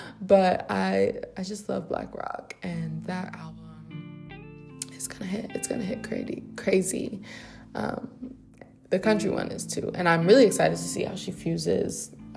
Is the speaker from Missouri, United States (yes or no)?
no; Detroit, Michigan, United States; now in Washington, United States; I'm from Detroit, went to school in Washington, D.C., and it was a culture shock when I got here